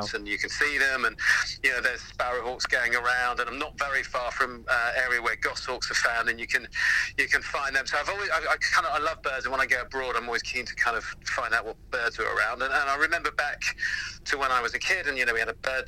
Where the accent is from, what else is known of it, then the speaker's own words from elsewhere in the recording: South West England, United Kingdom; So I grew up in South Devon.